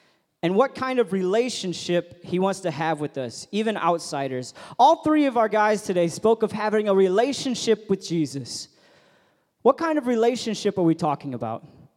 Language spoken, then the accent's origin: English; Detroit, Michigan, United States; now in United Kingdom; I'm from Detroit, which means that I'm not posh, I'm not classy, I'm not cultured. So just bring your expectations down real low, okay? Cool? As an American living in the UK for a little bit